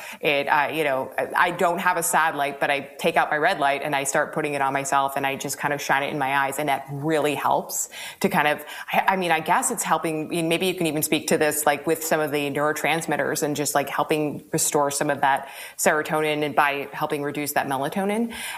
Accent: New York, United States; now in California, United States; I grew up in New York, just as a kind of backstory. So I was used to like, you know, January through like April, it was dark and gray

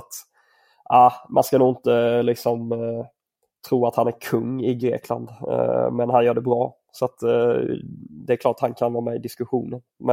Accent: Småland, Sweden; Ja, jag förknippar honom med saxemara nu, för det var en snack hemma i Småland.

